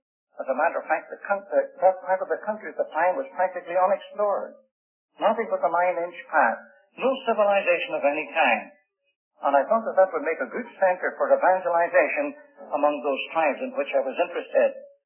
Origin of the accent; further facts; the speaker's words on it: Belfast, Northern Ireland, United Kingdom; I came from Belfast, Ireland